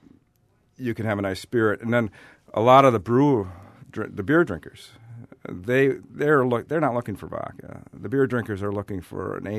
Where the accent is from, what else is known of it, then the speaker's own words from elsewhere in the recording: Merrill, Wisconsin, United States; moved away as an adult; also born or lived in Minnesota; I grew up in Wisconsin. I grew up in Merrill, Wisconsin, but then I went to school at the University of Minnesota, and I was living there.